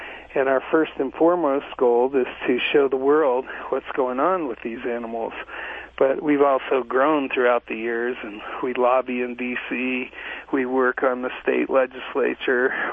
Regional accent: Montana, United States; you know, I'm from Montana. I've lived here for the last 32 years.

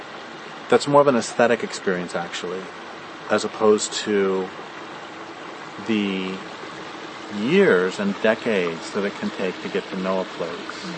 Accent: Colorado, United States; I grew up in Colorado, and I mean, to this day, it is hard for me to hear the sound of a meadowlark without tearing up

